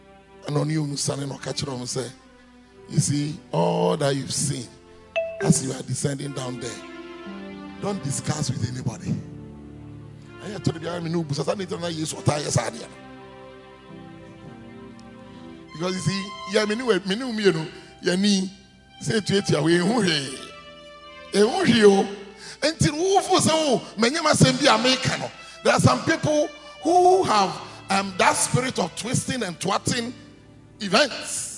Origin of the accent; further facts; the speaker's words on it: Abuja, Federal Capital Territory, Nigeria; When we were growing up in Abuja, very close to our house, there was a fetish priest over there.